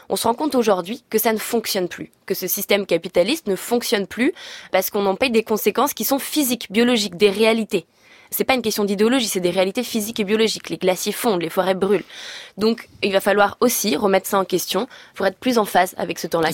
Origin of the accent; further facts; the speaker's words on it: Auvergne-Rhône-Alpes, France; Moi, je viens de Savoie, donc je suis forcément intéressée par le travail d'Éric Piolle à Grenoble parce que ça concerne mes montagnes